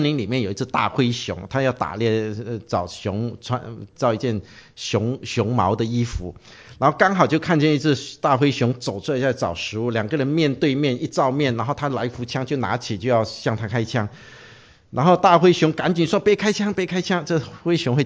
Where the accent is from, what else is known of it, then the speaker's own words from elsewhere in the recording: Brunei; 因为我不会广东话的，那时候我只是讲普通话，然后他们就说啊，你是哪里来啊？我说我文莱来的。